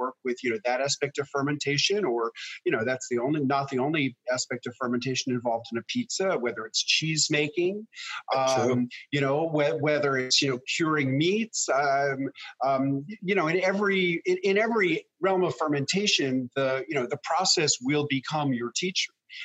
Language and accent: English; New York City, New York, United States; as a kid growing up in New York City, I loved pickles. My grandparents were immigrants from Eastern Europe.